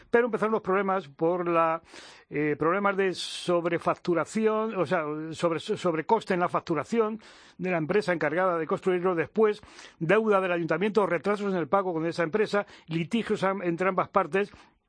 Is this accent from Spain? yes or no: yes; Madrid, Community of Madrid, Spain; como madrileño